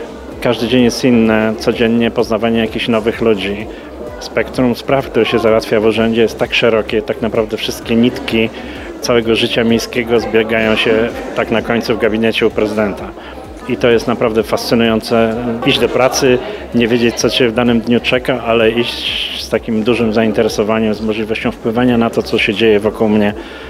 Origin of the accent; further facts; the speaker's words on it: Tychy, Silesian Voivodeship, Poland; ja też jestem z Tychów